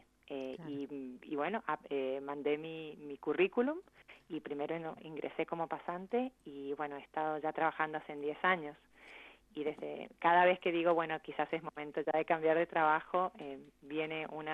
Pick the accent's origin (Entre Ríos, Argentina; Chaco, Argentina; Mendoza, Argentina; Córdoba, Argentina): Mendoza, Argentina; moved away as an adult; now in United States